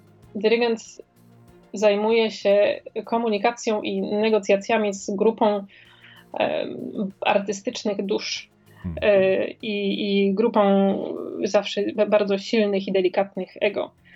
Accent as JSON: {"language": "Polish", "town": "Warsaw", "region": "Masovian Voivodeship", "country": "Poland", "said": "Ja pochodzę z Warszawy"}